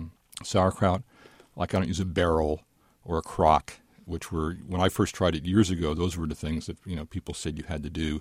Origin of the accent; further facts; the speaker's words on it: California, United States; Then when I went away to college, I began to miss some of the food I was raised with in the Bay Area here